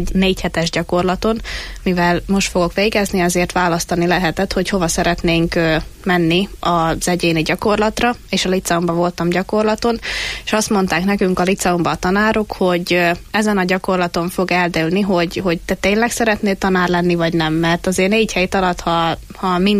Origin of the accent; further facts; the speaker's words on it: Zakarpattia Oblast, Ukraine; now in Hungary; ránk is szóltak, hogy hallani rajtunk, hogy Kárpátaljáról vagyunk, de viszont mikor meg ide eljövünk Magyarországra, akkor itt hallani, hogy magyarul is hallani rajtunk, hogy nem, nem tisztán beszélünk magyarul.